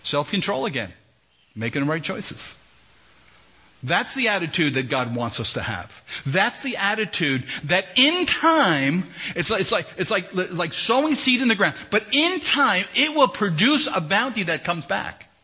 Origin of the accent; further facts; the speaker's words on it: Bronx, New York, United States; You know, I'm from the Bronx. You know. That's who I am